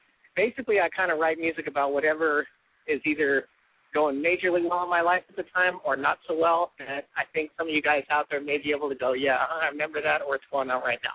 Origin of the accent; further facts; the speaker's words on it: Oakland, California, United States; Like, I grew up in Oakland, and I was like the lone representative of Team White